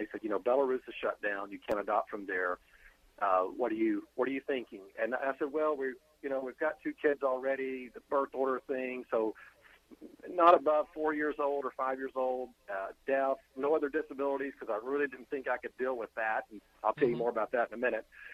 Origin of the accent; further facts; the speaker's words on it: Alabama, United States; I'm very hungry, though, after hearing you talk about beans and cornbread, because I'm from Alabama.